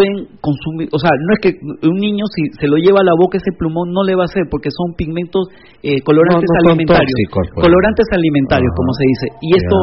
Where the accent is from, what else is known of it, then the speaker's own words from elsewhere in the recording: Lima, Peru; soy chiclayano, soy limeño, pero seguramente mi abuelo es chiclayano